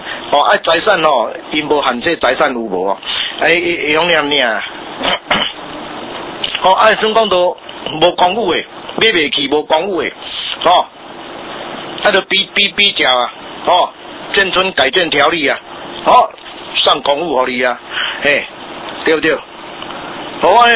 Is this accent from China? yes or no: no; Taiwan; 他已经享受到很大的福报我们台湾人的祝福了